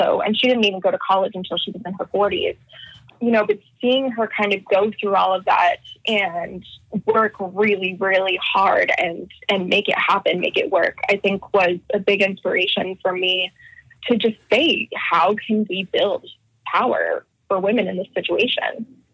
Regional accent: Orlando, Florida, United States; also born or lived in North Stonington, Connecticut / Eugene, Oregon / San Antonio, Texas; now in New York City, United States; I live in New York City now, but actually I grew up mostly in Orlando, Florida, and I've lived all over the country.

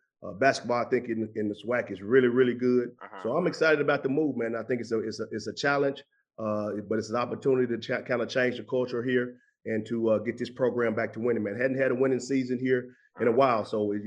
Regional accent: Memphis, Tennessee, United States; I got you. I'm from Memphis, man. So I'm like you.

